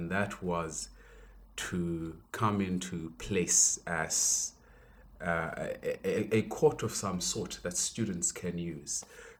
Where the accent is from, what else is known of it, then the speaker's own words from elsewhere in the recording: Johannesburg, Gauteng, South Africa; also born or lived in KwaZulu-Natal; Well, I grew up in Joburg. I did my primary school in Joburg. And then I went to KZN to do my high school.